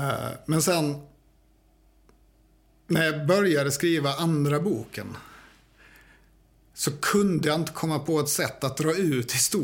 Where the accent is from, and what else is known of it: Karlshamn, Blekinge, Sweden; born or raised there; also born or lived in Stockholm